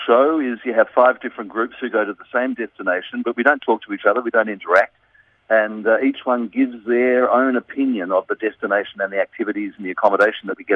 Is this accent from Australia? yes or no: yes; Melbourne, Victoria, Australia; growing up in Melbourne in the 1960s, as I did. Yeah. I've just turned 60.